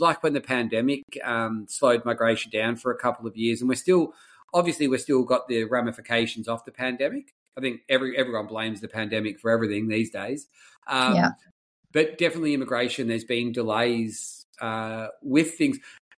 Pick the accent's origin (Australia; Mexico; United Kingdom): Australia; we do as an Aussie.